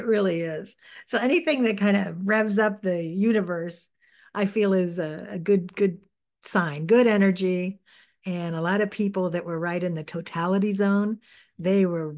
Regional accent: Ohio, United States; my home state is Ohio, and my family down there were going crazy over this. They were in the Cincinnati area

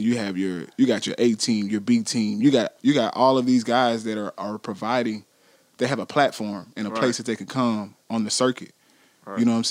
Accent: Columbus, Ohio, United States; That was something growing up in Columbus that was always unique.

